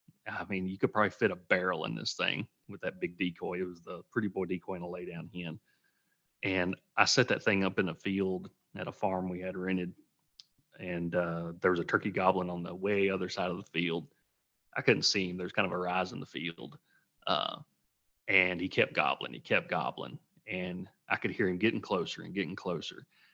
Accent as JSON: {"language": "English", "region": "Tennessee", "country": "United States", "tie": "born or raised there", "said": "Yeah, I am from Tennessee, grew up there."}